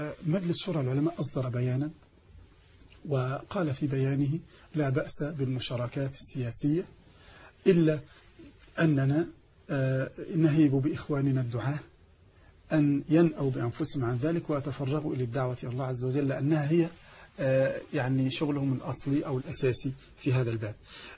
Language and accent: Arabic; Egypt; لأن عندنا في مصر الناس تعودوا على شيء